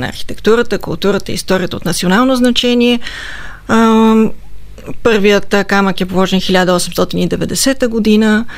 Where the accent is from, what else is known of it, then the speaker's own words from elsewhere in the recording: Sofia, Sofia City, Bulgaria; моят роден град София